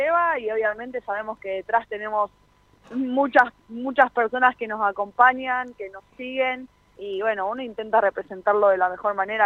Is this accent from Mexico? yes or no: no; Rosario, Santa Fe, Argentina; yo hoy en día tengo 23 años y cuando era más chica, a los 14, 15, no había, yo soy de Rosario